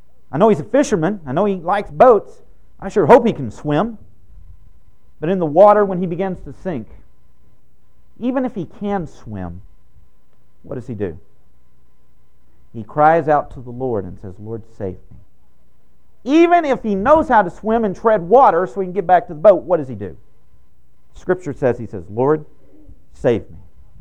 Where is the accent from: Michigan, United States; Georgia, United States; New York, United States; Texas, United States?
Texas, United States; I grew up in East Texas where pews were never padded.